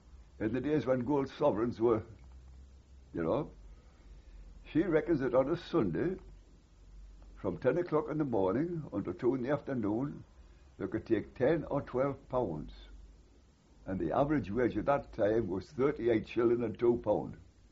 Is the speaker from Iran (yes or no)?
no; Burnley, North West England, United Kingdom; born there; I was born in Burnley on the 15th of July, 1906.